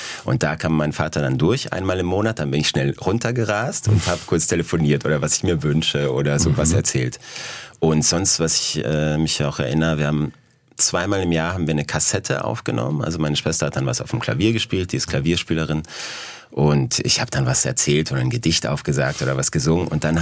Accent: Świętochłowice, Silesian Voivodeship, Poland; moved away; also ich komme aus Świętochłowice, das ist bei Katowice, das ist Oberschlesien

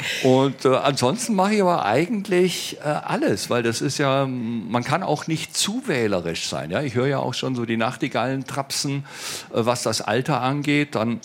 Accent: Baden-Württemberg, Germany; also bei uns in Baden-Württemberg ist im Grunde 3 Häuser und 2 Mercedes bei den Arbeitern normal

